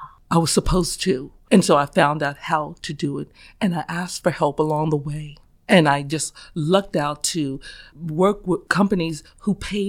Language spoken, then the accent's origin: English; Trenton, New Jersey, United States; I grew up in the Miller Homes. If you remember the Miller Homes, which is now come down, it's on between Lincoln Avenue and Monmouth Street.